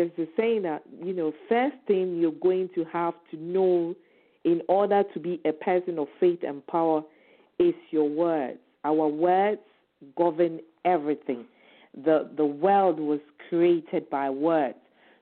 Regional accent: Ghana; my 47th birthday. Hooray, praise be to God. And so when I was growing up back home, originally I'm from Ghana.

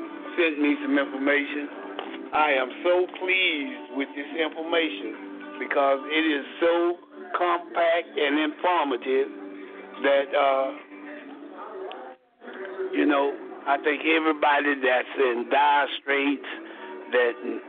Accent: Dallas, Texas, United States; It was great growing up in South Dallas.

